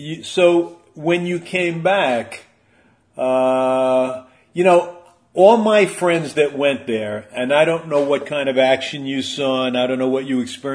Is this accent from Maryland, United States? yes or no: no; Westchester, New York, United States; also born or lived in Long Island; You know, I grew up in Westchester, but then my father moved us to Long Island in my junior year. And I sang at all the Long Island clubs